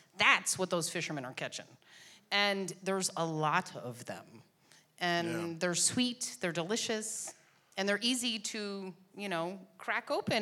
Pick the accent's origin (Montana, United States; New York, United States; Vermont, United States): Vermont, United States; I mean, growing up in Vermont, it's apples, right?